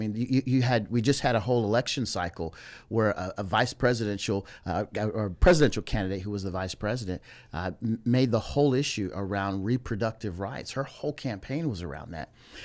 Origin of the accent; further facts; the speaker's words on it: Omaha, Nebraska, United States; originally from Omaha, Nebraska, so I think I brought some of the cold weather with me when I came.